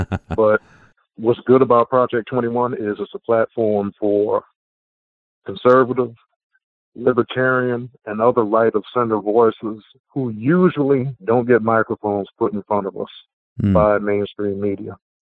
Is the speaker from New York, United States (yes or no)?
no; Savannah, Georgia, United States; I grew up in Midtown Savannah, Georgia. Stable, lower middle income Black community.